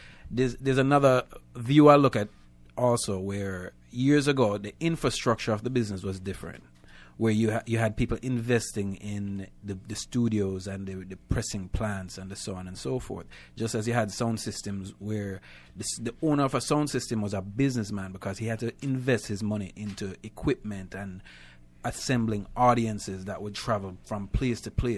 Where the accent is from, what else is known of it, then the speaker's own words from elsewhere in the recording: New York, United States; And growing up in New York, I was a fine artist, actually draw, paint.